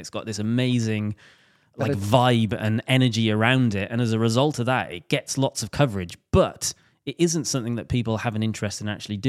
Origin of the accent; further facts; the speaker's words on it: Wales, United Kingdom; because it's Team Wales, I'm drawn to it being Welsh.